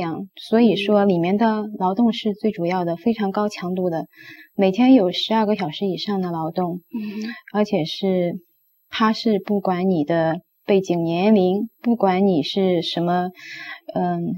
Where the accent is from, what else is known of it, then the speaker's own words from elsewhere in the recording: Jinan, Shandong, China; 我们家乡是山东济南，